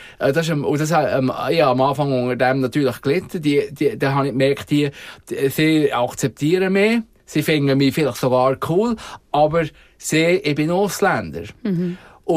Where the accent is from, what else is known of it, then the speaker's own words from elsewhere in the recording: Switzerland; als Schweizer, ja, die Schweiz von aussen betrachtet